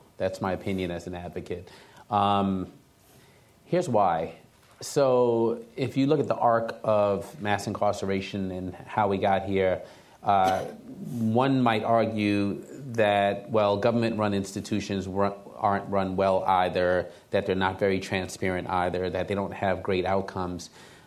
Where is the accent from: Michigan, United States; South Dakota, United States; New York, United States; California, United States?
New York, United States; Brooklyn; than any community I grew up in as a young person of color growing up in Brooklyn, New York.